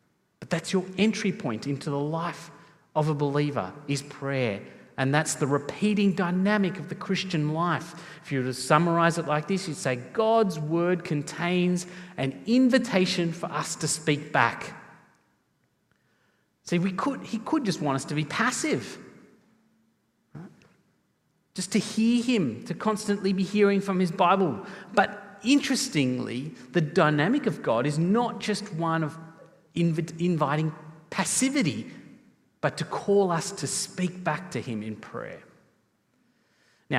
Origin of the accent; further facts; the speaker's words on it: Sri Lanka; family, we don't speak, my parents do, but we didn't as a family speak Sinhalese, our mother tongue, my mother tongue, so to speak. So I don't really speak it very well. When I go back to Sri Lanka, whenever that will next be